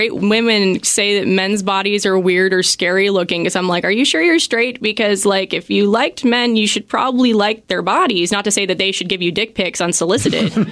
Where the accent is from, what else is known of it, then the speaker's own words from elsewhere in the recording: California, United States; now in Seattle, United States; I'm from California, where this thing would probably, you know, be more of a success. Yet here I come to Seattle